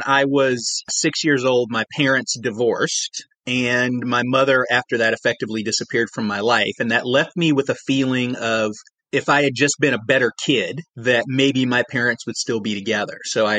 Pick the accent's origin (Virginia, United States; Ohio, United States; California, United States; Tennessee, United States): Tennessee, United States; also born or lived in Georgia; I grew up in Tennessee, lived a big chunk of my life in Georgia